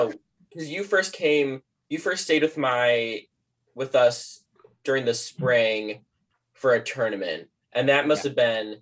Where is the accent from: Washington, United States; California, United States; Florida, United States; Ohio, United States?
Ohio, United States; Cleveland; I'm from Cleveland, Ohio, otherwise known as the Land, and I play at the Cleveland Racquet Club.